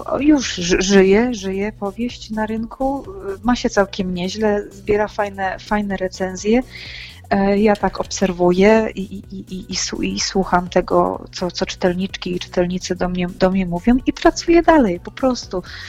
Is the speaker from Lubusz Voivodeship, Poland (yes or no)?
no; Wolin, West Pomeranian Voivodeship, Poland; ja jestem dziewczyną z Wolina, prawda? Po prostu małego miasteczka, gdzie, tak jak już powiedziałam, siadałam nad brzegiem rzeki Dziwnej